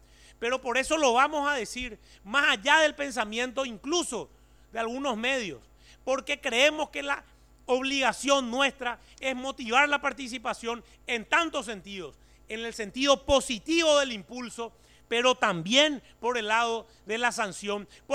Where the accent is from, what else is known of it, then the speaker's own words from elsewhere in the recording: Paraguay; es nuestro deber como diputados paraguayos